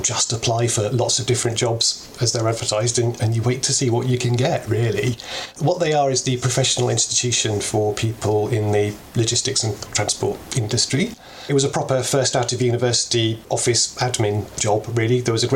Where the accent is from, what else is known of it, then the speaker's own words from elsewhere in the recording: Liverpool, North West England, United Kingdom; And we grew up in Liverpool, and we didn't have a car for a long time as children, so we used to go everywhere by bus.